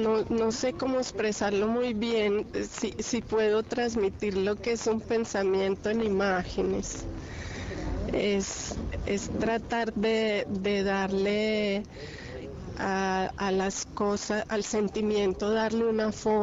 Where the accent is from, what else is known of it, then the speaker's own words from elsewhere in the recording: Medellín, Antioquia, Colombia; now in Bogotá, Colombia; yo nací en Medellín, una ciudad de Colombia. Viví mi infancia y mi parte de mi adolescencia en Medellín. Y después me fui a vivir a Bogotá, en donde estudié psicología